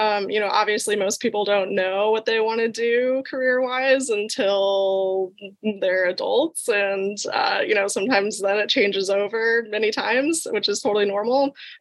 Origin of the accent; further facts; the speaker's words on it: Arizona, United States; Yeah, so I grew up here in the Valley, and I did consider other in-state schools, out-of-state schools, and I liked the idea of still being somewhat close to home